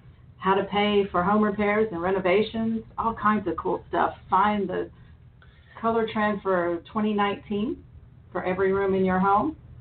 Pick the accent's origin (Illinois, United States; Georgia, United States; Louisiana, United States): Louisiana, United States; Yes, I'm from Louisiana originally.